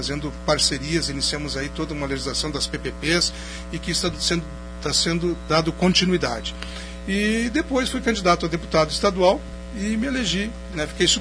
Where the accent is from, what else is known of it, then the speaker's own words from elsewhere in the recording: São José dos Ausentes, Rio Grande do Sul, Brazil; born there; also born or lived in São Leopoldo; Eu sou nascido em São José dos Ausentes